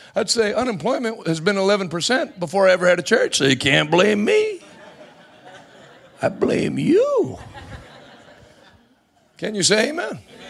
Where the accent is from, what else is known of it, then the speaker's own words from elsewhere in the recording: Bridgeville, Pennsylvania, United States; You know, I grew up in Bridgeville.